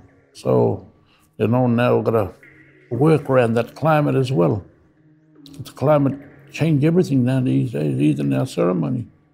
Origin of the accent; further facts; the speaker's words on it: Tennant Creek, Northern Territory, Australia; So, and I grew up in Tennant Creek. I'm a local young fella. From there, I've been born there.